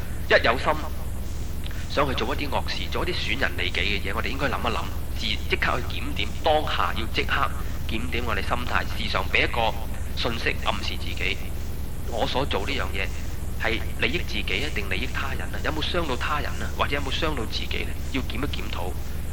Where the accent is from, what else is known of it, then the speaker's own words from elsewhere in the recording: China; 在我们中国人的天性里面是埋藏了，在我们心底扎根